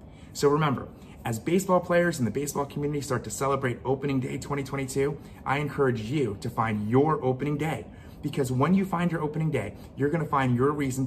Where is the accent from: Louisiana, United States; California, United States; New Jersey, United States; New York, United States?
New Jersey, United States; Now, I'm not delusional, I'm from Jersey.